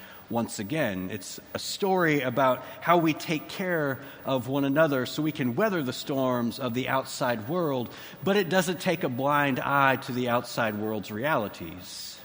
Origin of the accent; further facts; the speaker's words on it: Texas, United States; I have heard that numerous times growing up in Texas and in the South.